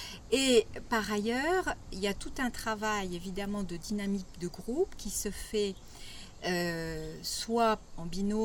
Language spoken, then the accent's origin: French; Paris, Île-de-France, France; Parce qu'évidemment la nature est magnifique et que quand on vient de Paris, on a besoin de calme.